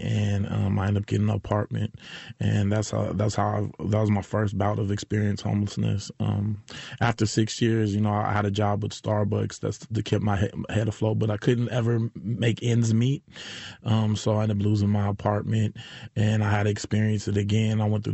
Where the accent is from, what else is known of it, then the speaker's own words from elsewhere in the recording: Sacramento, California, United States; also born or lived in Oakland; So I ended up going to Sac High. I'm from Sacramento, Oakland and Sacramento.